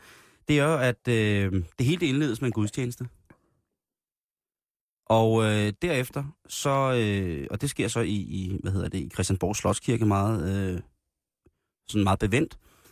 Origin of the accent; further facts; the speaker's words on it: Roskilde, Zealand, Denmark; I den lille flæk, hvor jeg voksede op i Roskilde